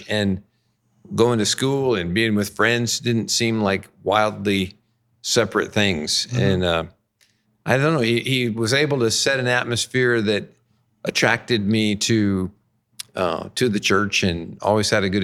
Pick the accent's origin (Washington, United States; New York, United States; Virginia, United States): Washington, United States; Olympia; also born or lived in Ohio; I was two when they moved to Washington State. So I grew up in Olympia, Washington.